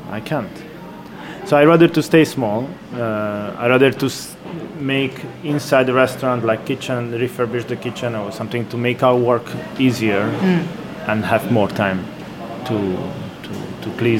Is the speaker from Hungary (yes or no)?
yes; Hungary; English is a second language; because I'm from Hungary. We don't have the sea. We have lakes, we have rivers.